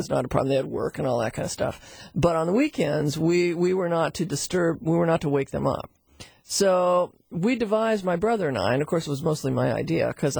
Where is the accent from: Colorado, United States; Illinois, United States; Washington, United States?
Washington, United States; Seattle; a very young kid growing up in Seattle with my younger brother, Tom, and my mom and dad.